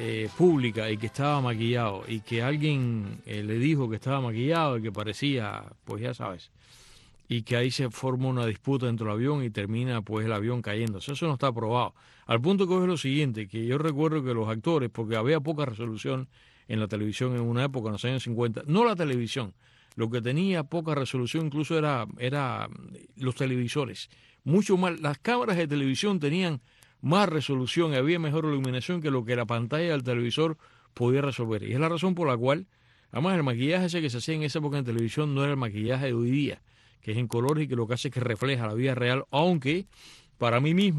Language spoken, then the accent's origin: Spanish; Cuba; yo soy de los que crecí ya en los años 50, con una Cuba congelada en el pasado, yo crezco ya en medio de tantas privaciones y tantas escaseces